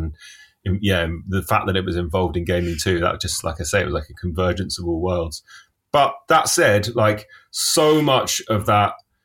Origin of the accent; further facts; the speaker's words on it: Finchley, London, United Kingdom; because I grew up in Finchley in North London